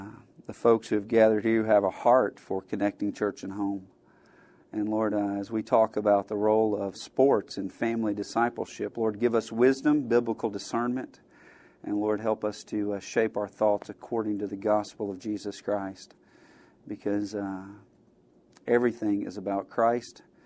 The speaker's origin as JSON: {"language": "English", "region": "Alabama", "country": "United States", "tie": "born or raised there", "said": "I grew up in Alabama."}